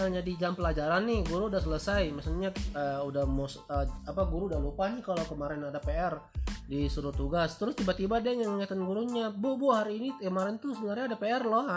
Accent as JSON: {"language": "Indonesian", "town": "Ambon", "region": "Maluku", "country": "Indonesia", "said": "Aku orang Ambon, aku lama udah dari Kudus."}